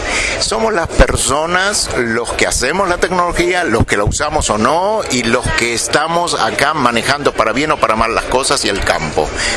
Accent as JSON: {"language": "Spanish", "country": "Israel", "lives_now": "Mexico", "said": "Vengo de Israel y estoy acá en México"}